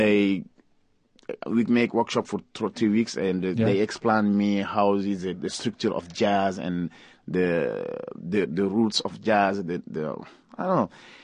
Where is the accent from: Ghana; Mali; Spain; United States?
Mali; Bamako; English is a second language; And we are the mouth of those crocodile. Because we are all from